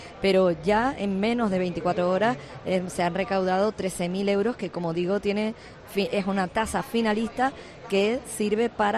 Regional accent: Tenerife, Canary Islands, Spain; Y aquí estamos hablando de defender nuestra tierra, de defender Tenerife

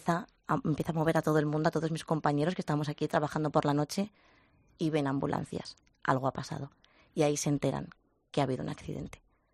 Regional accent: Valladolid, Castile and León, Spain; Yo soy de Valladolid.

